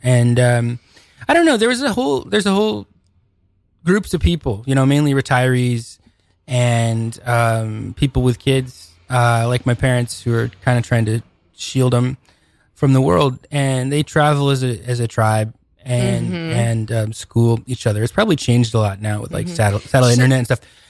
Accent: Seattle, Washington, United States; I'm from Seattle originally. But I grew up on a sailboat.

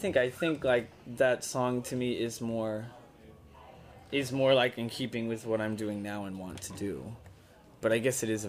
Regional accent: Texas, United States; I'm Texan.

